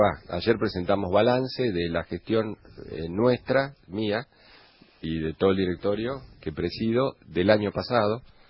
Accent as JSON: {"language": "Spanish", "town": "Ingeniero Luiggi", "region": "La Pampa", "country": "Argentina", "said": "Yo soy de Ingeniero Luis y puedo decir Ingeniero Luis y La Pampa, una persona de Ingeniero Luis y La Pampa"}